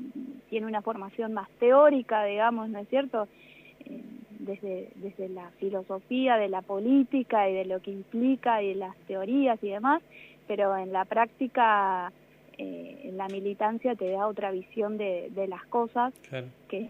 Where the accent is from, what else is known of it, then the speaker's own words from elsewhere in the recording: Macachín, La Pampa, Argentina; Soy de Macachín, sí.